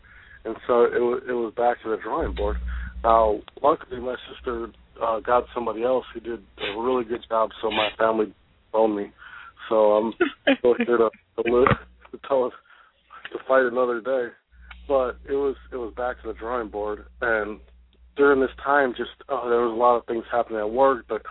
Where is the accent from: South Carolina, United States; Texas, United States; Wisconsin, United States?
Wisconsin, United States; I'm from Wisconsin. She's from Minnesota, so she's a Midwestern neighbor.